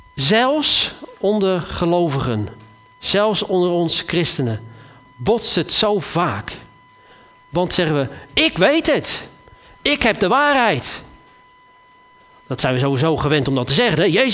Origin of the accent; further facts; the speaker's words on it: Netherlands; Polderen, dat kunnen we toch heel goed als Nederlanders?